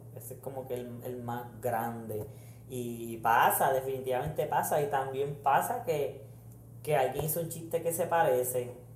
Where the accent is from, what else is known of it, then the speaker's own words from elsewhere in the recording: Puerto Rico; Qué sé yo, somos boricuas.